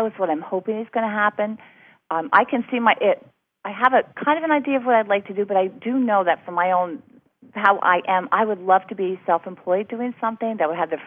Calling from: New Jersey, United States; Sure. I'm calling from New Jersey.

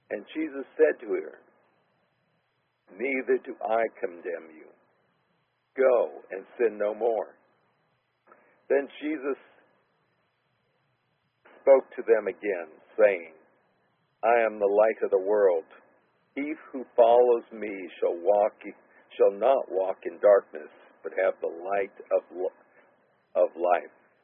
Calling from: Washington, United States; as I said before, I'm coming from the Yakima Indian Reservation in South Central Washington State.

